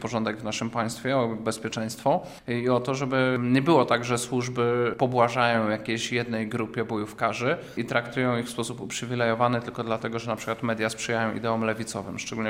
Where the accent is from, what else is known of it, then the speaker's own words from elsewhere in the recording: Zielona Góra, Lubusz Voivodeship, Poland; now in Józefów, Poland; To, że pochodzę z Zielonej Góry, zostałem wybrany do Sejmu w ostatnich wyborach z Kielc, mieszkam pod Warszawą